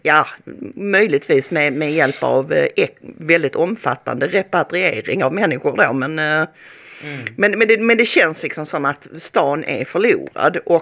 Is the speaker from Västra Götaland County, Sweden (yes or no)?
no; Malmö, Skåne, Sweden; Måtte djävulen ta er för det ni har gjort med mitt Malmö. Jag känner sån sorg för min hemstad